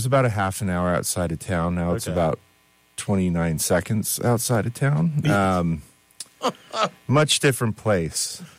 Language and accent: English; Las Vegas, Nevada, United States; born or raised there